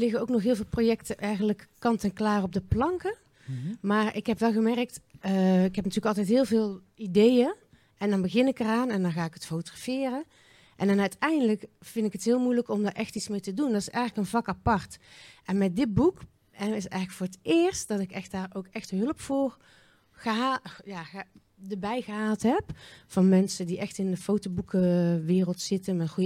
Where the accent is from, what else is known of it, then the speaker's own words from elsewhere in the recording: southern Netherlands, Netherlands; accent: soft G; en dan begon ik natuurlijk gewoon met mijn zachte G te praten.